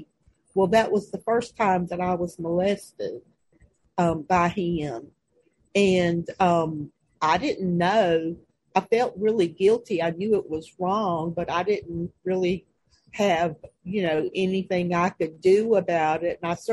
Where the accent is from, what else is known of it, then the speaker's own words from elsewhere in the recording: the South, United States; born there; I was born in the South, as you can probably tell.